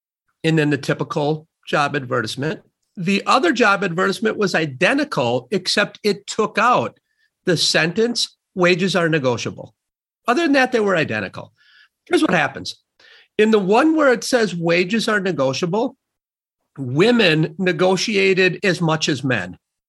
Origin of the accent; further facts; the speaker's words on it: Sun Prairie, Wisconsin, United States; I was raised in Sun Prairie, Wisconsin.